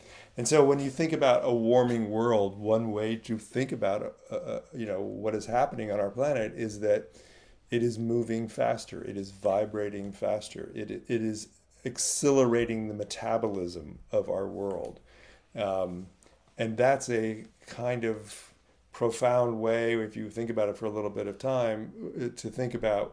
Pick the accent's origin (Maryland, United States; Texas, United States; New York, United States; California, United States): California, United States; It's very different than, when I grew up in California, I used to see, smog, and, I couldn't see the mountains across the bay and all that.